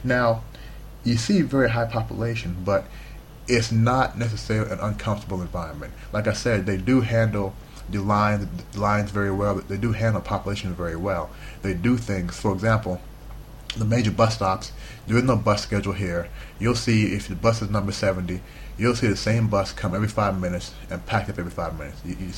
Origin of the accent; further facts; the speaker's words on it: United States; now in China; I grew up in the West, man. I grew up in the U.S. Of course, growing up in the U.S., we feel everyone in the world either speaks English or, damn it, they should speak English, you know?